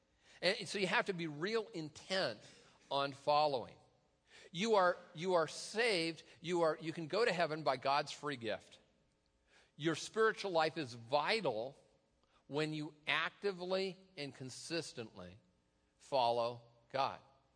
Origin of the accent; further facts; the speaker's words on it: Tacoma, Washington, United States; I was on South Tacoma Way. I've told you before, I'm from Tacoma, please pray for me.